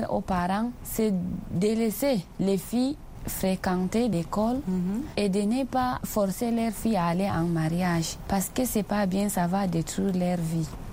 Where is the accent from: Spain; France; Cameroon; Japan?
Cameroon; Maroua, Far North; Je viens du Cameroun. Dans la région de l'extrême nord, Maroua.